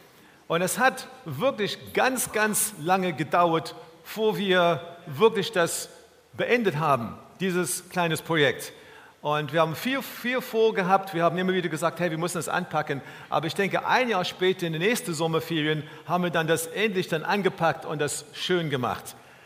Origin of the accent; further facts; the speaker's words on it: Dresden, Saxony, Germany; now in Bielefeld, Germany; Wir kommen aus Dresden, für die alle, die Gäste sind. Wir haben in Dresden seit 20 Jahren Gemeindearbeit gemacht, Gemeinde geleitet.